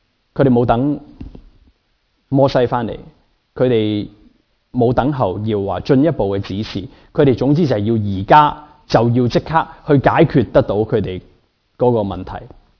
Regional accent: Guangdong, China; 可能有时候这种平安呢，不过是我们中国人广东人那种呢

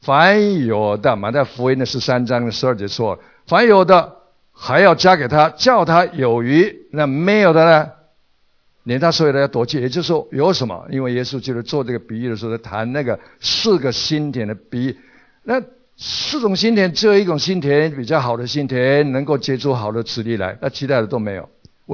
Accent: Taiwan; now in United States; 为什么我从年幼的时候就蒙神的拣选，后来就到美国来受操练之后受他的差遣

